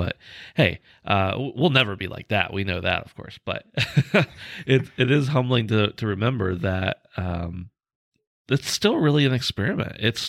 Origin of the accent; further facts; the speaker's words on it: United States; But I believe that because I'm from America.